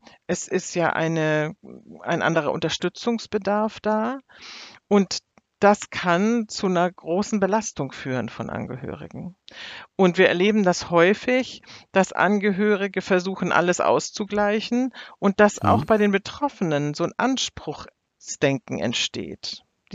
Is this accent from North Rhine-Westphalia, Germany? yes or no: no; Hamburg, Germany; Ich komme ja aus Hamburg